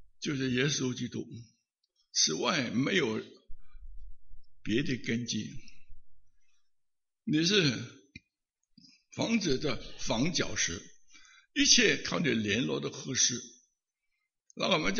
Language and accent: Chinese; China; 按照我们中国人在民国以前有没有假期，有没有假期？